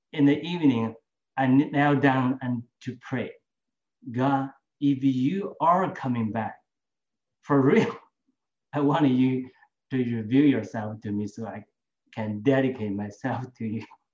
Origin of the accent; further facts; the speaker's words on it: China; English is a second language; moved away as an adult; I was born and raised in China in the 1970s and I never dreamed to become a Christian. But through a series of life events, I was able to come out of my country in 2001. I went to London